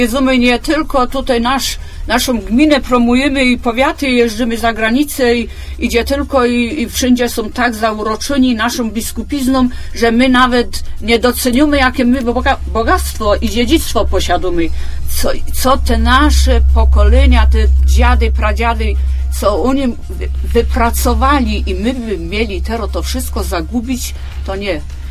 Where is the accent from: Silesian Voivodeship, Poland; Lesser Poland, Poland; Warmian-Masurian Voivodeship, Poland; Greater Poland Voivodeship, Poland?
Greater Poland Voivodeship, Poland; Posadowo; Ja jestem z Posadowa, to jeszcze u nas takie biskupianki.